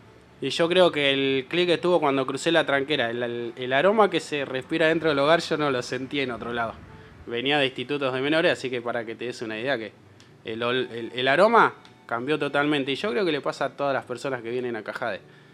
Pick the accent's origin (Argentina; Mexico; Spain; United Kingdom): Argentina; La Plata, Buenos Aires Province; Somos una platense principalmente